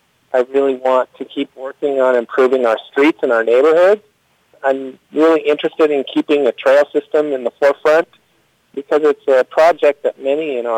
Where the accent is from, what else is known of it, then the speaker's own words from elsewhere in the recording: Kelowna, British Columbia, Canada; I'm originally from Kelowna. I was born and raised there. I'm 53 years old.